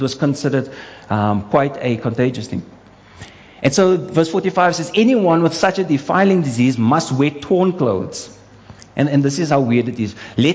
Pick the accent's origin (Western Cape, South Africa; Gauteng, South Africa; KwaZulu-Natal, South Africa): Western Cape, South Africa; We come from the Cape. True. I agree with you. But we come from a bad part of the Cape.